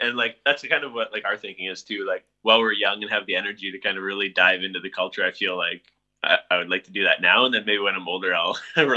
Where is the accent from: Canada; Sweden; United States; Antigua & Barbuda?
Canada; because obviously I'm from Canada, so I had to make sure I could get my working holiday visa in time.